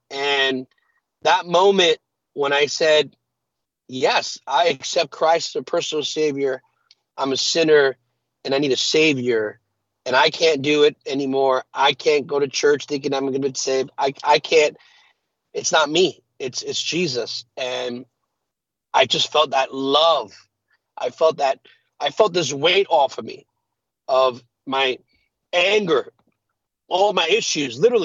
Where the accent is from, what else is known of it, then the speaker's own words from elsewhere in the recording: New York City, New York, United States; Yeah, man, born and raised New York City, New York. That's my hometown. That's where I'm from.